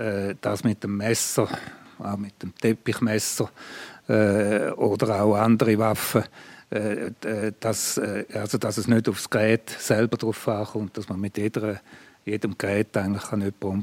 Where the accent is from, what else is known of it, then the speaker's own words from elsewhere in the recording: Switzerland; bei uns in der Schweiz